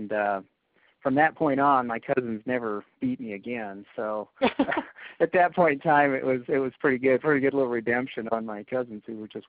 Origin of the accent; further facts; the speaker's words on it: Fort Collins, Colorado, United States; Yeah, I'm from Fort Collins and kind of grew up in this area, Colorado native, and went to schools here in Fort Collins and Windsor and Greeley.